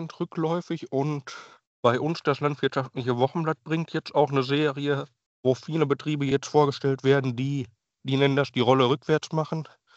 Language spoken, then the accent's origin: German; North Rhine-Westphalia, Germany; Ich bin aus Ostwestfalen, Teutoburger Wald.